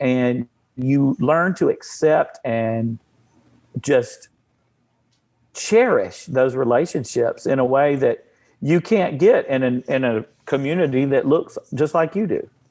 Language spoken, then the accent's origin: English; the South, United States; I grew up in the South. I grew up in a super conservative family. I grew up in the church.